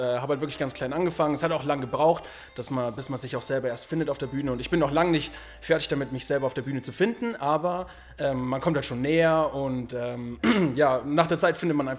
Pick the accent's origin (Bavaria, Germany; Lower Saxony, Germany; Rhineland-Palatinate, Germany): Bavaria, Germany; Augsburg; Ich komme aus Augsburg, also nicht so weit her